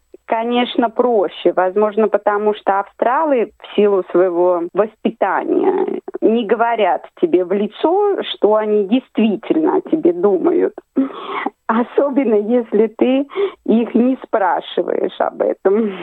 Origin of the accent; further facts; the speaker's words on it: Ivanovo Oblast, Russia; moved away; also born or lived in Moscow / Italy; Я помню, когда я переезжала из Ивановской области в Москву, я с удивлением для себя открыла, что в Москве не говорят на «о».